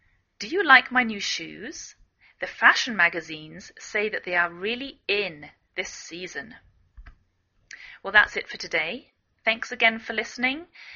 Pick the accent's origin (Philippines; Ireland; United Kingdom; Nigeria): United Kingdom; England; now in United States